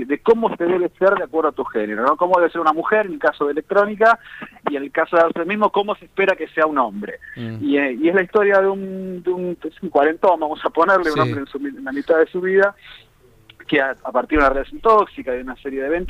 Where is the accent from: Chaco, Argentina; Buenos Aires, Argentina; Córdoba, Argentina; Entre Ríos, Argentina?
Buenos Aires, Argentina; que también nos encontramos siempre los porteños cuando salimos de Buenos Aires